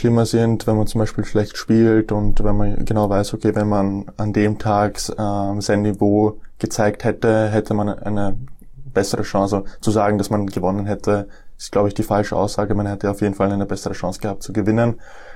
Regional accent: Deutsch-Wagram, Lower Austria, Austria; also born or lived in Nuremberg, Germany; Ich bin in Nürnberg geboren, 1999. Bin dann mit meinem vierten Lebensjahr nach Österreich gezogen. Zuerst nach Deutsch-Wagram und dann 2006 bin ich nach Matzen gezogen

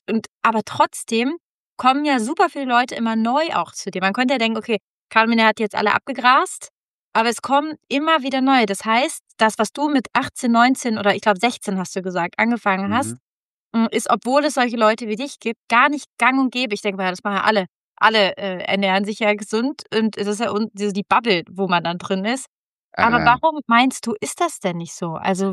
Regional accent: Cologne, North Rhine-Westphalia, Germany; Ach, stimmt, doch, ich komme aus Köln ursprünglich.

